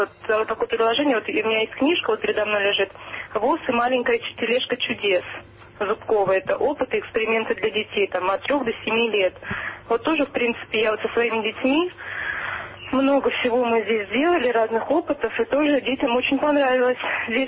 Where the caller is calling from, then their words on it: Moscow, Russia; Да, я звоню из Москвы